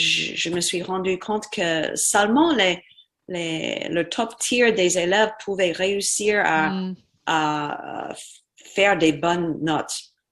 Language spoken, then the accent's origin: French; Virginia, United States; also born or lived in Belgium / Germany; Et après ça, nous sommes retournés en Virginie. J'ai fini mes études à un lycée horrible.